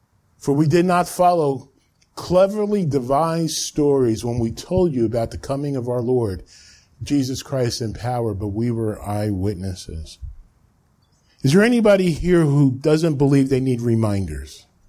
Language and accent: English; New Jersey, United States; When we grew up in North Jersey where they had sidewalks, and we were small